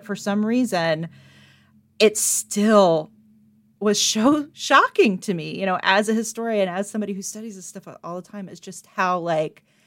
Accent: the South, United States; Like, I was raised in the South. I was completely raised in the mythology of the Lost Cause.

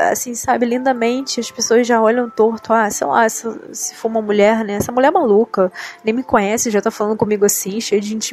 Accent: Rio de Janeiro, Brazil; eu tenho 28 anos e sou do Rio de Janeiro.

